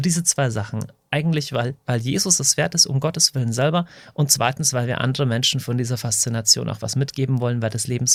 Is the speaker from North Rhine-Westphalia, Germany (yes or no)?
no; Deggendorf, Bavaria, Germany; Ich komme aus Deckendorf in Niederbayern.